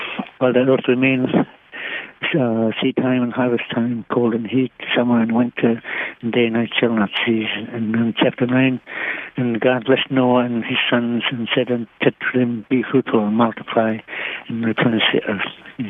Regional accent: Nunapitchuk, Alaska, United States; I'm from Nunavichuk, and I'm originally Russian Orthodox, but in 2006, I converted to New Raven Church.

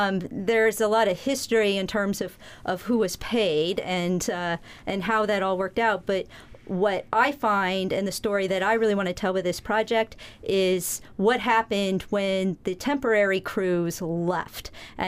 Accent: Washington, United States; my dad, he was working in Alaska when I was growing up in Washington, and dad would always leave and go to Alaska every summer.

